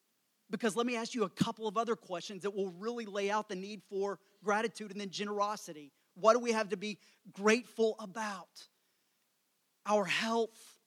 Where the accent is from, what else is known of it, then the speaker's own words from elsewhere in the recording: Colleyville, Texas, United States; born there; Colleyville and Grapevine was Lake Travis in 1990. It was in the top 10 of wealth of homes in all the United States. And I was blessed and fortunate enough to be born there